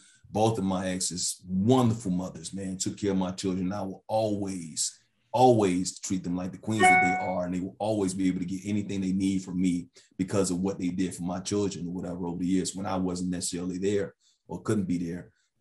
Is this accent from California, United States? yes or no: no; New York, United States; born there; We're both Knicks fan, New York guys, whatever, and all that type of stuff when I was born in New York.